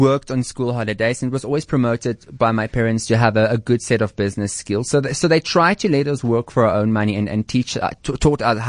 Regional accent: Koster, North West, South Africa; I was always this young farm boy that was making clothes

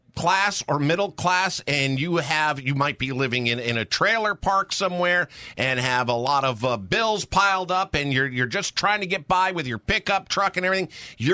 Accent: Northeast, United States; You were all roughly the same age, and I was growing up in the Northeast.

